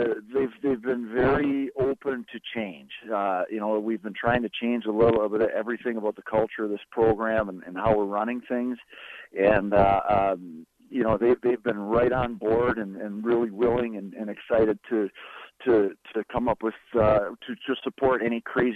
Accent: Minnesota, United States; We grew up in the Twin Cities area. All our family is here.

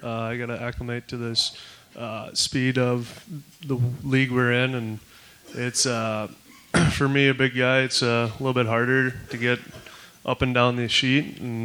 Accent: Saint Paul, Minnesota, United States; I'm a forward from St. Paul, Minnesota

